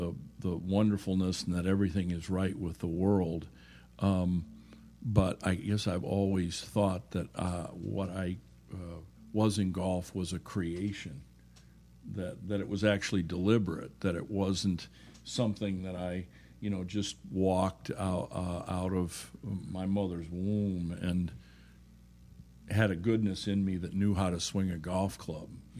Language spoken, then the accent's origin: English; United States; I mean, as an American, if you're keeping score, you're just devastated, you know.